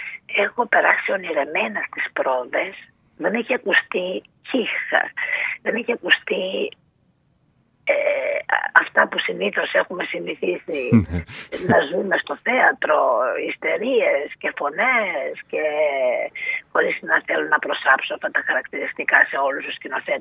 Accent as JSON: {"language": "Greek", "town": "Thessaloniki", "region": "Central Macedonia", "country": "Greece", "said": "Τον ευχαριστώ πάρα πολύ ως Θεσσαλονικιά."}